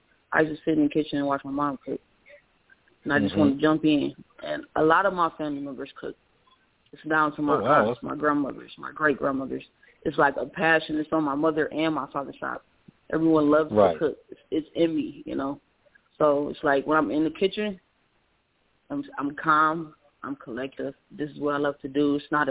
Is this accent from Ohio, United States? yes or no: yes; Cleveland, Ohio, United States; Cleveland, Ohio. Born and raised Cleveland, Ohio.